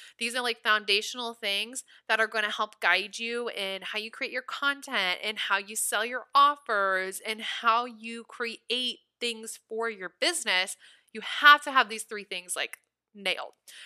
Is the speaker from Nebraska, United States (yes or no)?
yes; Nebraska, United States; now in Los Angeles, United States; I just loved it because I'm from Nebraska. So I'm used to the humidity and LA doesn't have that.